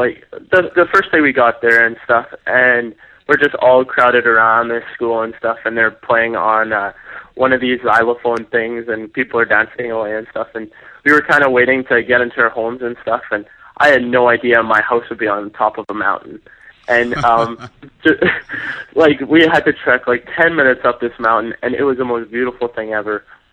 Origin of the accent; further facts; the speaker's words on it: Arned, Manitoba, Canada; So I'm from a small farming village in southern Manitoba called Arned, so that places me in Manitoba there.